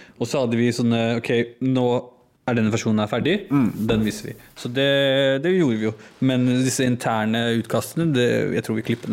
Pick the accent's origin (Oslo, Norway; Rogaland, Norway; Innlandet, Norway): Oslo, Norway; som norsk-pakistaner, født og oppvokst i Norge, Jeg har jo gått en klassereise selv. Kommer fra en veldig, veldig fattig familie fra, på Mortensrud